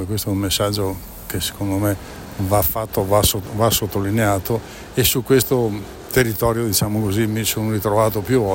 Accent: Belluno, Veneto, Italy; Ho sempre detto: io vengo da Belluno e poi faccio un po' di sospensione, perché vedo le facce che si interrogano dicendo: dov'è Belluno?

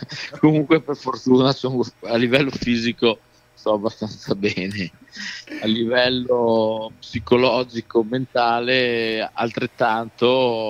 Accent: Belluno, Veneto, Italy; sono bellunese doc, puro sangue, diciamo così, abito qui vicino a Belluno, vicino al centro, dove diciamo sono cresciuto da bambino, diciamo abitavo fuori Belluno, la zona di Castion

